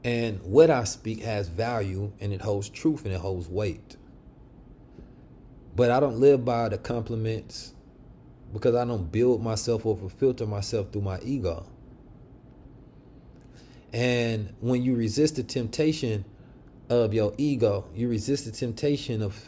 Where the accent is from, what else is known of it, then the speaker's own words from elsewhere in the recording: Oakland, California, United States; The street Muslims I grew up with in Oakland, California, they were a corrupt bunch, to be honest.